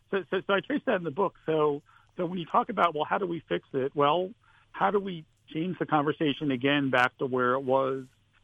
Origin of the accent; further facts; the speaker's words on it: Pennsylvania, United States; I'll give you an example in my home state of Pennsylvania.